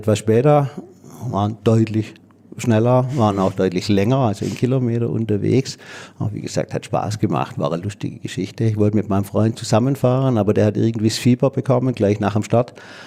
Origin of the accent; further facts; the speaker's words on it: Stuttgart, Baden-Württemberg, Germany; Und es war schon ein spannendes Erlebnis als Stuttgarter